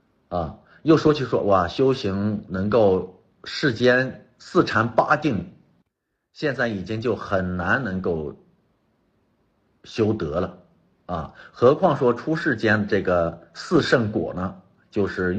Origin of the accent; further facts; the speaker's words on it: Putuo, Zhejiang, China; born there; 我生在普陀嘛